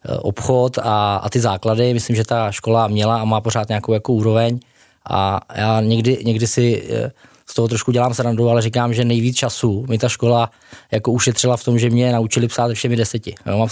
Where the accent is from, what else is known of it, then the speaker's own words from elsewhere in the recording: Kondrac, Central Bohemian Region, Czechia; já pocházím z vesnice Kondrác, která je v podblanickém kraji. Já z okna koukám přímo na Blaník